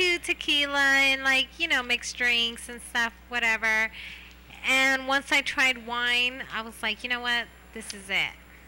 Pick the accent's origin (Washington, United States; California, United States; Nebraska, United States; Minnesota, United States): California, United States; Corona; Yeah, I grew up... I grew up in Corona, California.